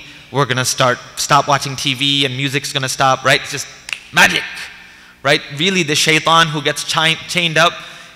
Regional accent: United States; I'm going to go with apple. Why not? We grew up in America.

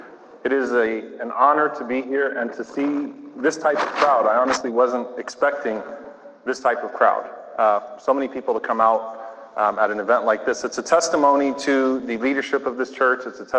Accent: New Orleans, Louisiana, United States; now in Texas, United States; a New Orleans boy, born and raised in New Orleans, I'm an immigrant from Louisiana, here in Texas

